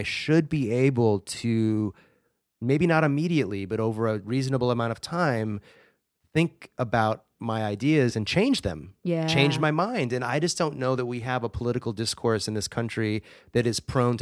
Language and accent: English; United States; short term, I'm concerned, especially as an American, about the state of our democracy.